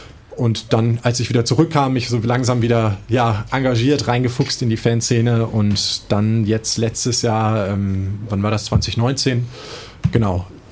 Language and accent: German; Mannheim, Baden-Württemberg, Germany; Ich bin natürlich hier in Mannheim aufgewachsen, in Freudenheim. Also meine Eltern und meine ganze Familie sind noch hier in Mannheim.